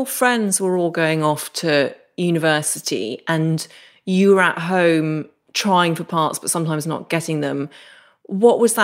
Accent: Derry, Northern Ireland, United Kingdom; I grew up just outside Derry, which obviously you can tell from my accent.

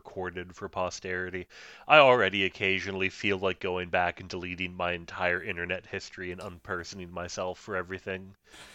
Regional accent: Tennessee, United States; I grew up down south in Tennessee, and I know what you're talking about.

